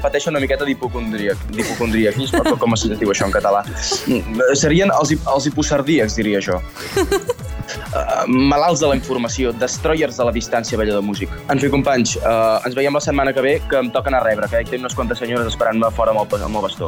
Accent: Igualada, Catalonia, Spain; Soc d'Igualada i toco el tible.

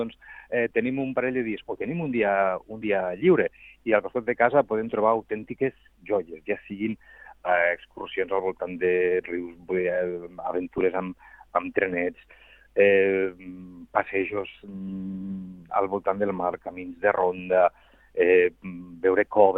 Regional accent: Catalonia, Spain; aquí tots som de Catalunya

